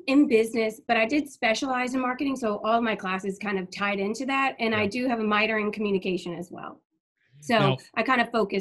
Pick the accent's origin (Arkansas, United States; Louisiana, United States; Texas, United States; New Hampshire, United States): Louisiana, United States; Baton Rouge; So I am an LSU fan, went to LSU, born and raised in Baton Rouge.